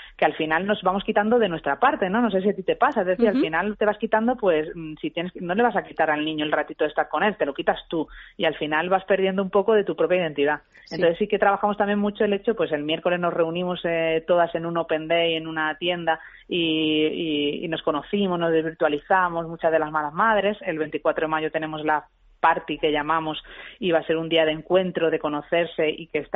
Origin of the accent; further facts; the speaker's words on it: Málaga, Andalusia, Spain; que yo soy de Málaga